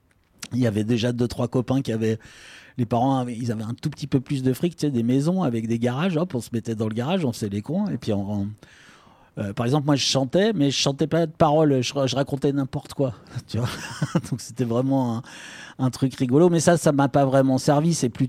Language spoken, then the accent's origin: French; Vénissieux, Auvergne-Rhône-Alpes, France; J'ai grandi à Vénissieux, au Minguette.